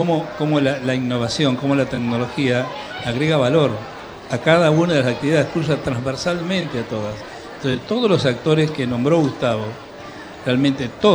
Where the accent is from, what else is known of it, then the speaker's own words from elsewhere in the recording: Buenos Aires, Argentina; mi orgullo como bonaerense de tener a Mar del Plata